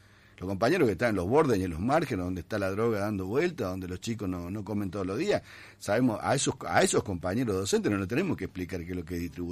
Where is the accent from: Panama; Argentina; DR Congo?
Argentina; somos todos argentinos. Y los argentinos generamos plata